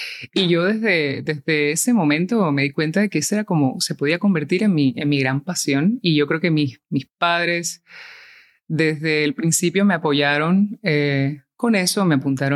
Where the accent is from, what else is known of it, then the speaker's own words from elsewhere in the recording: Havana, Cuba; also born or lived in Spain; Luego volví a La Habana. Porque siempre he mantenido como ese vínculo o esa conexión con mi país natal.